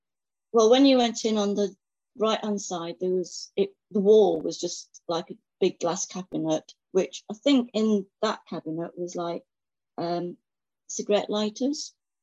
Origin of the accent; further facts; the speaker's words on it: Mansfield, East Midlands, United Kingdom; born there; moved away as an adult; I was born in Mansfield from 1953, and I left in 1979.